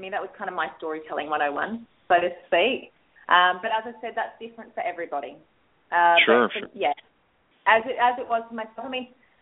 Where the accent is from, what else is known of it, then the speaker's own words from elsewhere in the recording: Australia; I'm a country girl originally. I'm as Aussie as they bloody come.